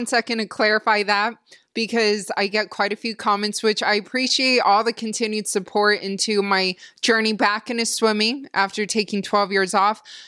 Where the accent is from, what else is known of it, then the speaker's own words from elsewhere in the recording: Canada; even though I'm from Canada.